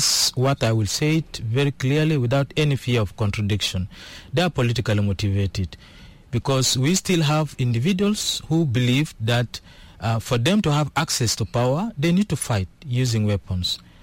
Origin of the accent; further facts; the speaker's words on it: Mundu, Western Equatoria, South Sudan; I come from Western Equatorial State and from Mundu in particular.